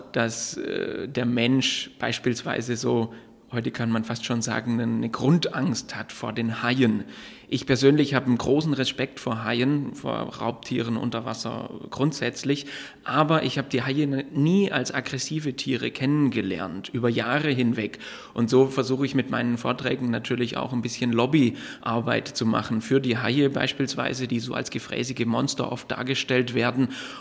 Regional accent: Baden-Württemberg, Germany; ich bin geboren inmitten des Schwarzwaldes, bin aufgewachsen in den Bergen auf 1000 Meter Meereshöhe

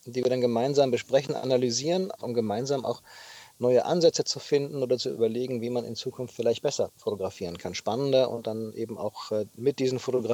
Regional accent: Hanau, Hesse, Germany; Das ist eine Radreise, die ich von meiner Heimatstadt Hanau in Hessen gestartet habe.

